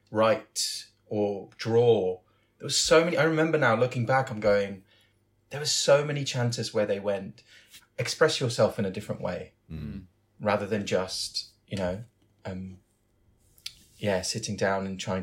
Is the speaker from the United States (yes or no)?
no; Netherlands; also born or lived in Curaçao; I grew up in Holland. I'm from a Caribbean island called Curaçao, which is a colony of the Netherlands. So I've got a Dutch passport, okay. So I'm Dutch. So I kind of grew up in Holland.